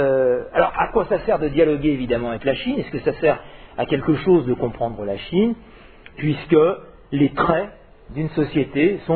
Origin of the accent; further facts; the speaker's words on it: France; nous on est Français. peut-être un peu européens aussi.